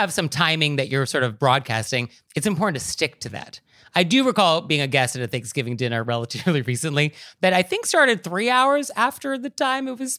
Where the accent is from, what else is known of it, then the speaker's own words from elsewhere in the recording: West Coast, United States; I'm from the West Coast. I live on the East Coast.